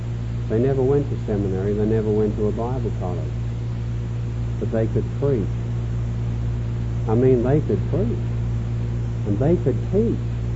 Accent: New Zealand; now in United States; I was blessed when I became a Southern Baptist in 1960, having left my home country, which was 6,500 miles southwest of Los Angeles, away down under in New Zealand

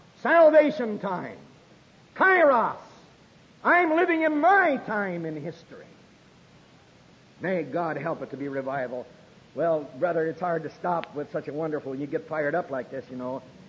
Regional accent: Milwaukee, Wisconsin, United States; born there; I'm a Yankee, but there's just as much prejudice in Milwaukee as there is in Laurel, Mississippi. I was born in Milwaukee.

